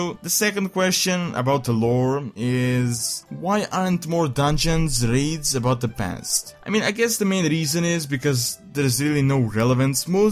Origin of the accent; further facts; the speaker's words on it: Serbia; Just for the information, I'm from Serbia. Some people think I'm from Siberia.